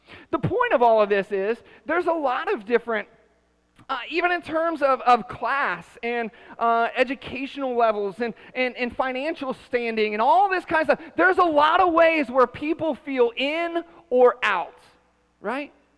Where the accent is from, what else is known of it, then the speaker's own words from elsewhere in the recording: Columbus, Ohio, United States; moved away; the church that I grew up in Columbus, Ohio, I experienced a level of racial diversity there that I just thought was normal, right?